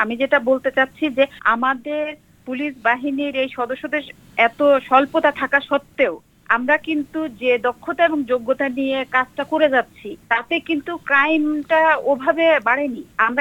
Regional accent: Bangladesh; now in Sydney, Australia; Sydney আমার ভালো লাগছে, এজন্য বলবো যে আমি বাংলাদেশ থেকে এসেছি, তো বাংলাদেশে অনেক মানুষ, জায়গা কম, কিন্তু সিডনির মানে অস্ট্রেলিয়া বিশাল বড় দেশ, জায়গা অনেক বেশি

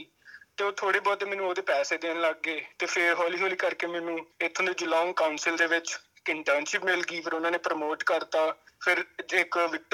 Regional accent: Moga, Punjab, India; moved away as an adult; now in Australia; ਮੈਂ ਪੰਜਾਬ ਤੋਂ ਮੋਗਾ ਸ਼ਹਿਰ ਤੋਂ ਬਿਲੋਂਗ ਕਰਦਾ।

